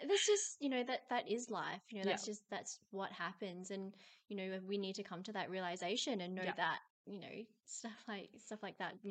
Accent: Perth, Western Australia, Australia; born there; So I'm 31. I was born in Perth. My background is actually half Australian, half Vietnamese.

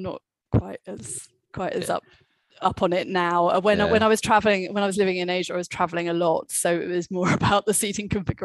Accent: Shoreham-by-Sea, South East England, United Kingdom; but also I grew up in Shoreham-by-Sea, which has a little airport

